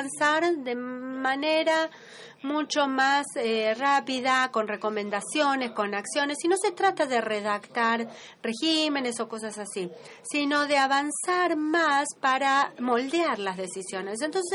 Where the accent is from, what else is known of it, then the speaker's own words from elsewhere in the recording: Switzerland; Yo soy de Suiza y hace muchos años Suiza era el único país que estaba rodeado por monarquías